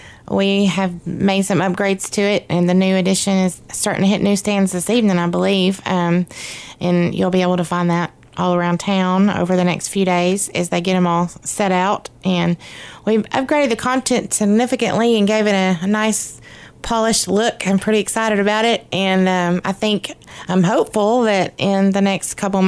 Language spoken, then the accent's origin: English; Little Rock, Arkansas, United States; I am from Little Rock, big city.